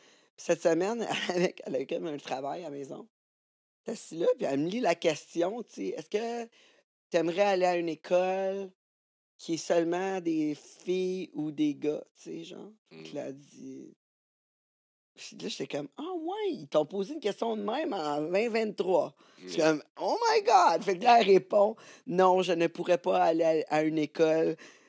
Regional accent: Vaudreuil, Quebec, Canada; Moi, je viens de Vaudreuil, là, puis il y en avait juste. Comme zéro.

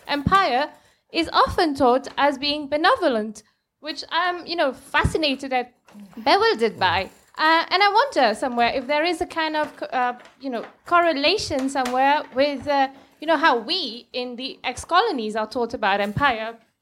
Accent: Mauritius; I grew up in Mauritius, so...

